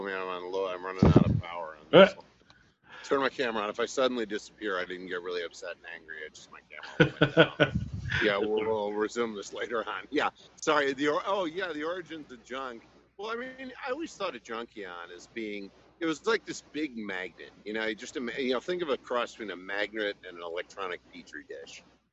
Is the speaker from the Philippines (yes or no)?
no; Chicago, Illinois, United States; I'm from Chicago, and the Bears were having a great season.